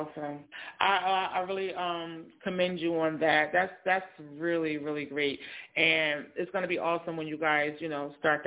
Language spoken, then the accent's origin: English; Newark, New Jersey, United States; Yeah, I'm from New Jersey, so I'm from Newark, New Jersey.